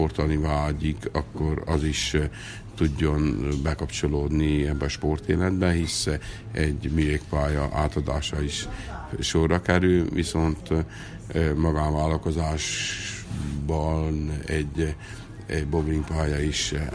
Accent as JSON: {"language": "Hungarian", "region": "Harghita", "country": "Romania", "tie": "born or raised there", "said": "az én szülőfalumban, Csíkszentmáson, az általános iskolában volt egy pingpongasztal"}